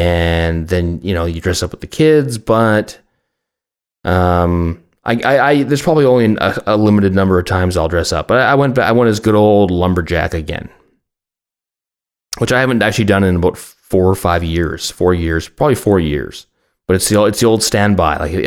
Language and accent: English; Canada; You know, I'm Canadian. We're all lumberjacks.